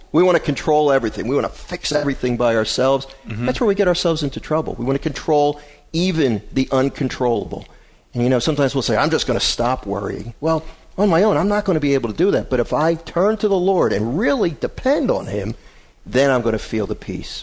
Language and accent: English; Philadelphia, Pennsylvania, United States; I'm the type of guy. I'm from Philly.